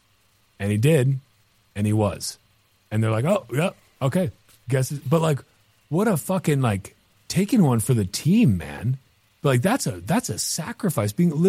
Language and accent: English; Wisconsin, United States; Cause I'm from Bumblefuck Nora, Wisconsin. And like, you just get it there.